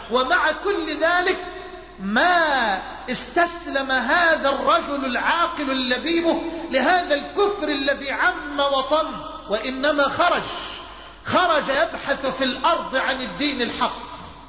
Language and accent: Arabic; Egypt; وكان الصحابي يأتي من المدينة الى مصر، الى بلدنا مصر